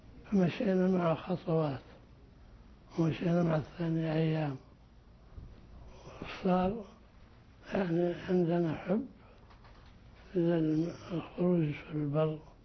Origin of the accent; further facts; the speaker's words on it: Mecca, Makkah Province, Saudi Arabia; إحنا من مكة